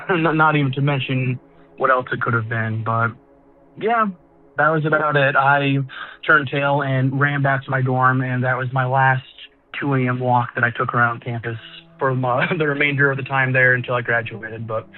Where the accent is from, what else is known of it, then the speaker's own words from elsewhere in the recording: Iowa, United States; I grew up in Iowa, which is, you know, the corn capital of the world, so there's corn everywhere you see.